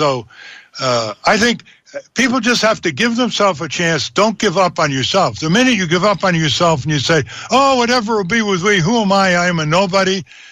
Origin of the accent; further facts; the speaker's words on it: New England, United States; When I was growing up in New England, that meant winter, spring, summer, autumn.